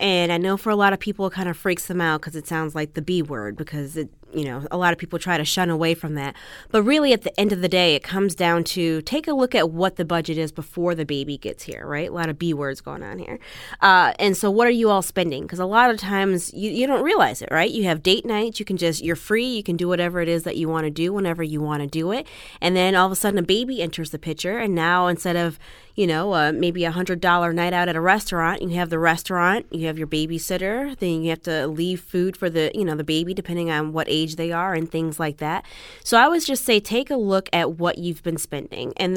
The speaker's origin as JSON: {"language": "English", "town": "Chicago", "region": "Illinois", "country": "United States", "lives_now": "Los Angeles, United States", "said": "Originally, I'm from the Midwest. I'm from Chicago, Illinois."}